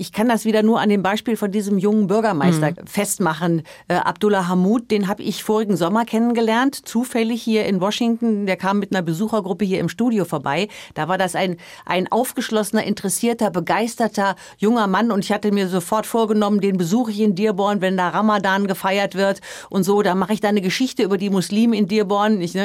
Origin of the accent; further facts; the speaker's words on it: Germany; Das fällt mir als Deutscher schon immer schwer.